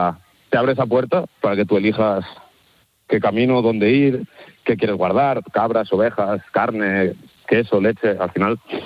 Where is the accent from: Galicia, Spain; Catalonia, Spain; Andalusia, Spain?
Catalonia, Spain; yo he tenido la suerte que me crié cerca de Collserola